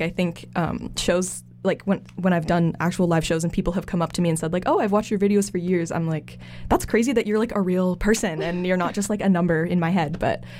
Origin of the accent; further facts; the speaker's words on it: Coquitlam, British Columbia, Canada; I am a musician from Coquitlam. I also go to SFU. I'm an English major.